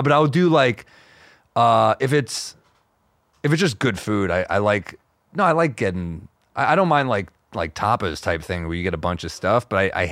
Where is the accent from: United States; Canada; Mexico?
United States; New York; So, yeah, I like cooking, but I'm a New Yorker.